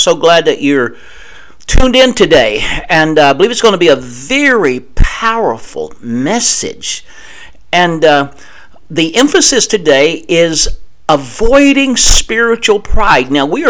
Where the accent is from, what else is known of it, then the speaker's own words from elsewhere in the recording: Texas, United States; Growing up in Northeast Texas, we used to say when I was a kid, you need to come down off your high horse.